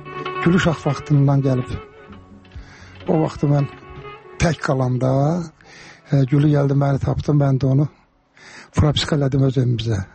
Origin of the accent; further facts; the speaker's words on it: Karabakh, Azerbaijan; Məndə zarafatçı Qarabağlıyam